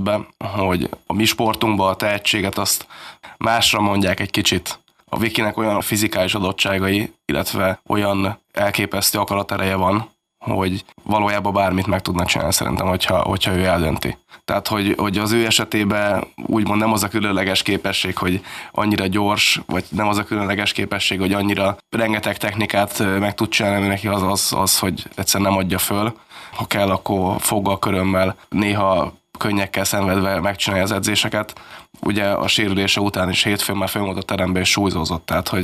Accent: Hungary; nyilván ebben a városban nőttem föl, én is annak idején sportolóként itt versenyeztem

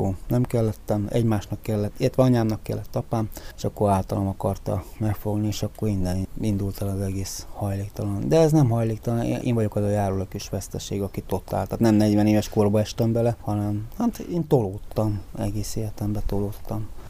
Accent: Budapest, Hungary; a második kerületben vagyok állandó lakcímre bejelentve, mert ott volt az intézet, ahol fölnőttem.

